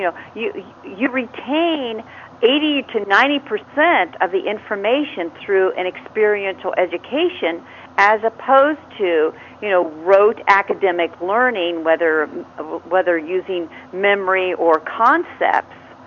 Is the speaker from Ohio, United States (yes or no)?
yes; Ohio, United States; I'm from Ohio, so I know Kentucky well.